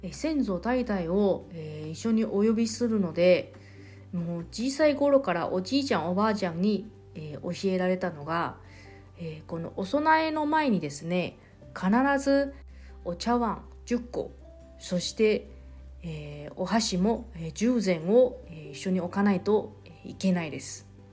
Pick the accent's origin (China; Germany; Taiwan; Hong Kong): Taiwan; Japanese is a second language; 昨日4月3日私の地元の台湾では大きな地震が起きました